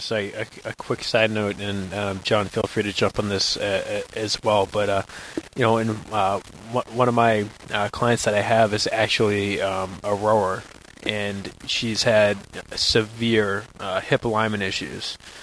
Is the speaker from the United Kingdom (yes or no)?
no; Canada; I'm Canadian, actually.